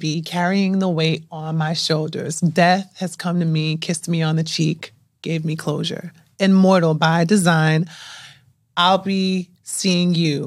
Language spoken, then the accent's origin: English; Newark, New Jersey, United States; Born and raised in Newark, so I was over there